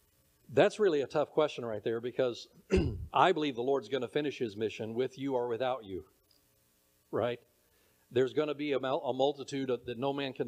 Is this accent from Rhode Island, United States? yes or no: no; Alabama, United States; born there; accent: Alabama hillbilly English; I speak English and hillbilly English. I was born in Alabama